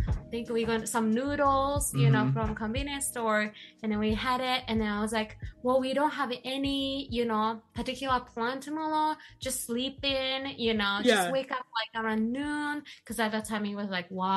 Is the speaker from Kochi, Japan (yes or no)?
yes; Kochi, Japan; We stayed in Osaka for 10 days, and I went to Kochi, which is my home country.